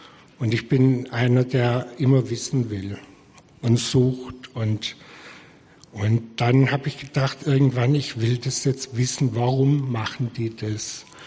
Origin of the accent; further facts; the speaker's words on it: Aurich, Lower Saxony, Germany; born there; Ja, also geboren bin ich in Aurich am Kreuzbach. Da war ich das 5. Kind meiner Eltern